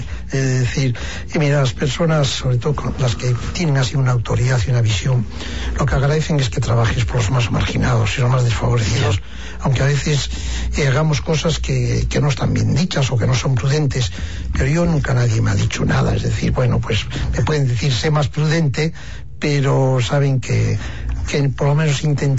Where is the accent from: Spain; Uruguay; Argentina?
Spain; La Rebollada, Asturias; Un cura mío del pueblo de La Rebollada.